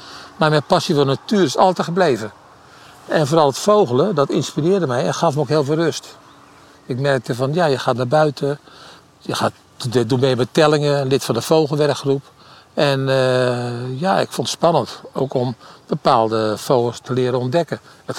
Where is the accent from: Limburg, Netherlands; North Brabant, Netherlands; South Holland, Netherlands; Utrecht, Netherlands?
Utrecht, Netherlands; Driebergen; Ik kom uit Driebergen, woon tegen het bos.